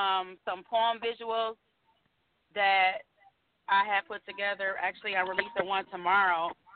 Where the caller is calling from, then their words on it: Detroit, Michigan, United States; I'm calling from Detroit, Michigan.